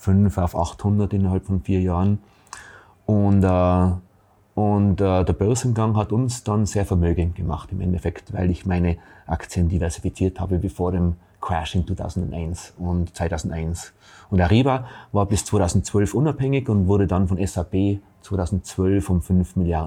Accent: Tyrol, Austria; accent: Tyrolean; moved away as an adult; now in United States; Ich bin Tiroler, wie man hört, und bin 1986 ausgewandert in Silicon Valley.

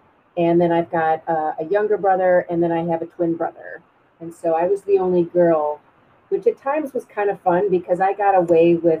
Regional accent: Glencoe, Illinois, United States; I grew up in Glencoe, which is 30 minutes north of Chicago.

